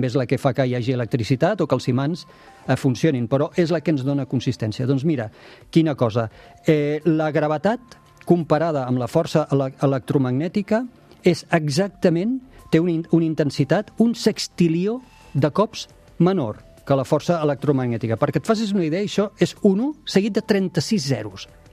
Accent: Tarragona, Catalonia, Spain; jo sóc de Tarragona, però vaig agafar Barcelona per fer la comparativa

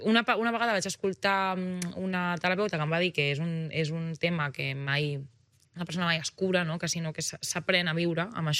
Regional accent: Catalonia, Spain; i sento que això com a català és algo del que sentir-se molt orgullós

